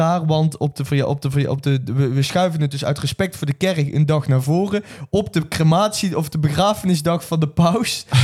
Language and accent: Dutch; Netherlands; Nou ja, we zijn Nederlanders